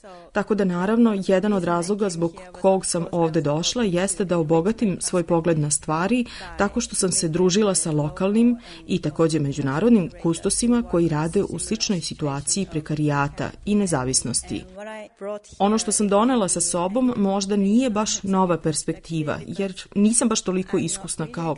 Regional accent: Zagreb, City of Zagreb, Croatia; now in Netherlands; Ja dolazim iz Zagreba, Hrvatske, ali također živim i u Holandiji od 2011.

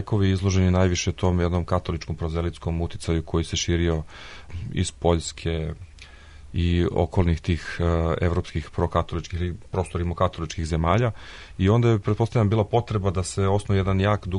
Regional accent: Montenegro; sa nekim današnjim dešavanjima u Ukrajini i kod nas u Crnoj Gori

